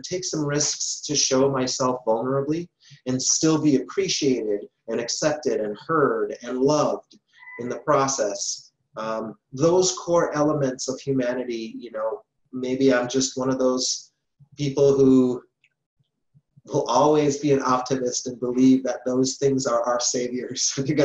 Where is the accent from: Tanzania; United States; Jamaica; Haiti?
Jamaica; born there; I was born in Jamaica, and I am from a biracial family.